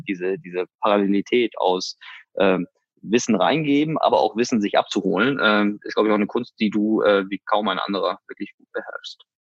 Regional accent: Hanover, Lower Saxony, Germany; now in Bavaria, Germany; als Hannoveraner, der nach Bayern ins Exil gehen musste

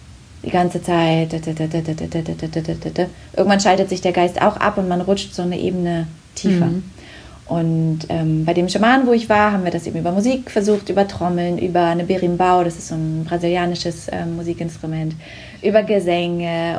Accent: Berlin, Germany; Ich bin in Ostberlin aufgewachsen und mit 2 Geschwistern noch.

